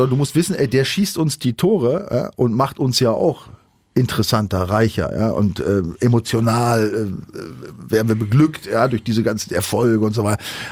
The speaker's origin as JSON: {"language": "German", "region": "Northern Germany", "country": "Germany", "said": "ich komm nur aus Norddeutschland, ja, nicht aus Norwegen oder sonst wo."}